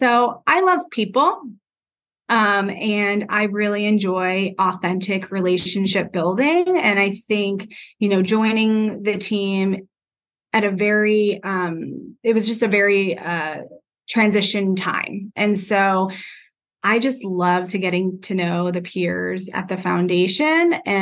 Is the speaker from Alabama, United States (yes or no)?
no; Miami, Florida, United States; I was born and raised in Miami, and I can't imagine living anywhere else.